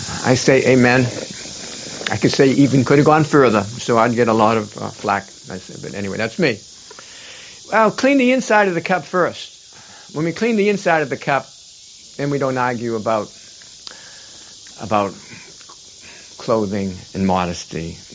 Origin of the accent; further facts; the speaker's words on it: Boston, Massachusetts, United States; I grew up in Boston on the beach.